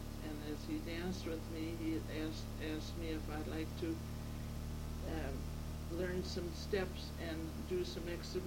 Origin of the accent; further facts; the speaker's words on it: Leicester, Pennsylvania, United States; born there; I was born on June 20th, 1907 in Leicester, Pennsylvania.